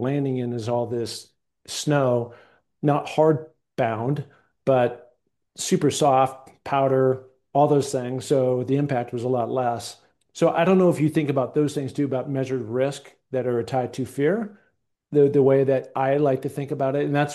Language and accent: English; Seattle, Washington, United States; I started climbing little things up in the Northwest. I grew up in Seattle.